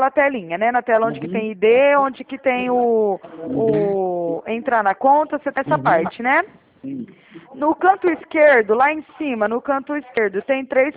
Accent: Araraquara, São Paulo, Brazil; Ah, eu sou aqui de Araraquara.

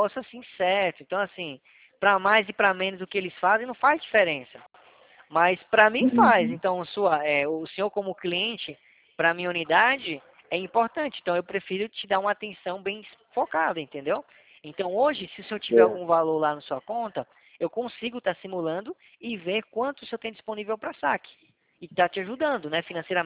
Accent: Northeast Region, Brazil; Pessoal, eu sou nordestino, eu me senti no Nordeste aí.

